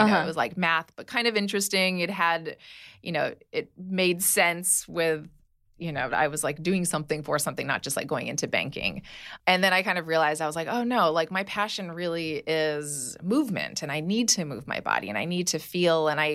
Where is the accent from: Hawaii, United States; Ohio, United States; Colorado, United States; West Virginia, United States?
Hawaii, United States; and I grew up in Hawaii. So, you know, it was like swimming was part of my exercise, walking, you know, the beach and then dance.